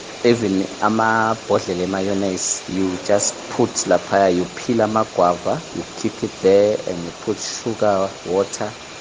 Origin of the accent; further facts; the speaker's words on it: Mpumalanga, South Africa; I'm from Mpumalanga, further down in the east, Mpumalanga, where you get your oranges, where you get all your citrus, bananas, and the rest.